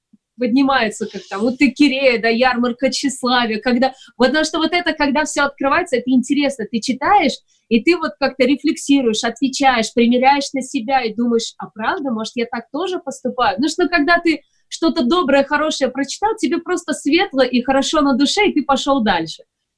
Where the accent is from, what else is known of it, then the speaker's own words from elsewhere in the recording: Uzbekistan; я как бы из Узбекистана, и у нас есть горы